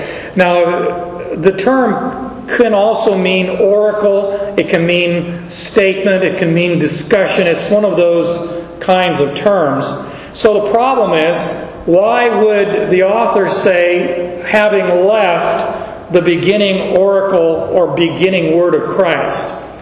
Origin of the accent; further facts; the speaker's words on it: Canada; but I'm Canadian